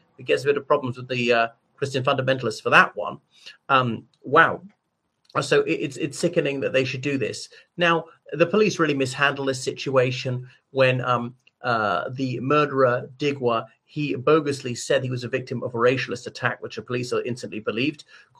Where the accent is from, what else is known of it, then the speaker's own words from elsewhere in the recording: Ireland; from Ireland.